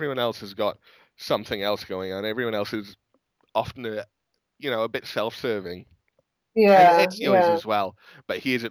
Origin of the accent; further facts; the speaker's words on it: Swansea, Wales, United Kingdom; character in only protagonist I think in all of video games who comes from my hometown.